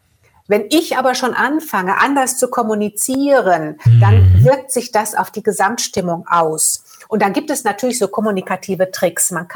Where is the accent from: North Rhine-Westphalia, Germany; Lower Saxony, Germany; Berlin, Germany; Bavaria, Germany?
North Rhine-Westphalia, Germany; Oberhausen; born there; ist Oberhausen im Ruhrgebiet.